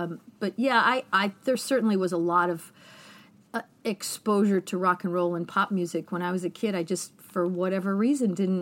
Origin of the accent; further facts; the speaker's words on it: Albany, New York, United States; In Albany, New York.